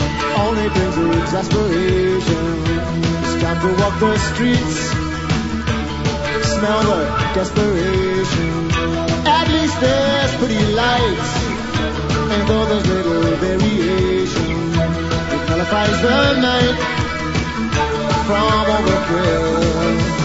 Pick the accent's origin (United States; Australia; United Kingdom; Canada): Australia; we're from Australia.